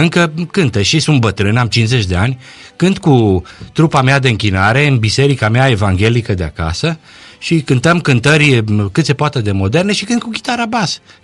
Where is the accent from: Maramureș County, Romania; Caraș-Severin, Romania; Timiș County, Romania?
Timiș County, Romania; Timișoara; pentru că sunt timișorean și așa a fost pe vremea aia în anii 70